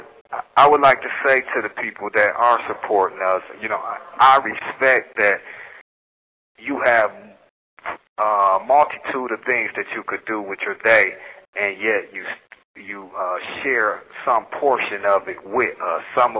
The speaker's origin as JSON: {"language": "English", "town": "Cleveland", "region": "Ohio", "country": "United States", "said": "I'm from Cleveland, Ohio. I've been in prison since 1989."}